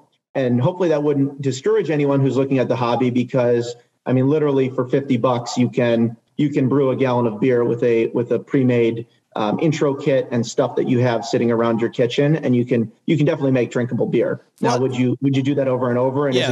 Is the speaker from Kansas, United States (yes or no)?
no; Michigan, United States; I was more from the Metro Detroit kind of Ann Arbor sphere.